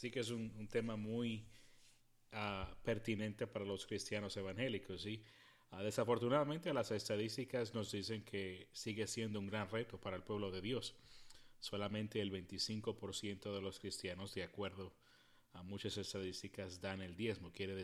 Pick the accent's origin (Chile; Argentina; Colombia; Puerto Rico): Puerto Rico; en la que yo crecí en Puerto Rico todavía sigue ese calendario